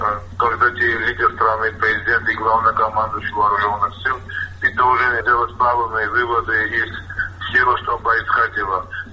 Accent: Georgia; Поэтому мы, грузины, стараемся добиться исполнения этого соглашения.

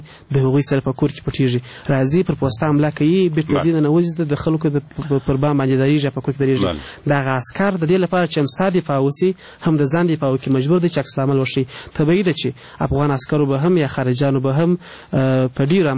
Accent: Kandahar, Afghanistan; زه خپل د کندهار يم

